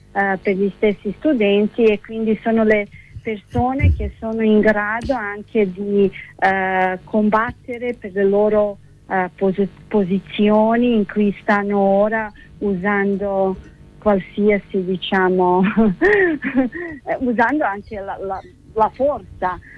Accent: Serbia; Italian is a second language; sono una serba che ha anche manifestato negli anni 2000 contro il regime di Milošević, e quindi conosco molto bene il mio popolo

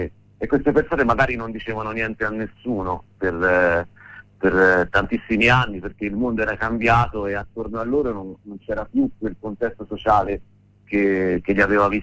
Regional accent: Apennines, Italy; Io sono cresciuto nell'Appennino, più o meno

